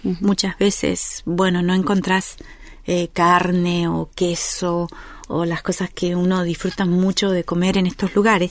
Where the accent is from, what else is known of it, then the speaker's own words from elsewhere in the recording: Salta, Argentina; De Salta, yo soy de Salta.